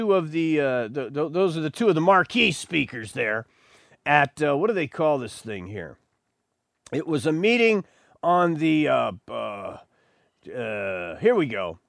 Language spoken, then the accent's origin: English; Buffalo, New York, United States; born there; Yes, I'm indigenous. I was born in Buffalo. South Buffalo, that is. That's right. Pizza, subs, wings. Beef on wick. That's where I was.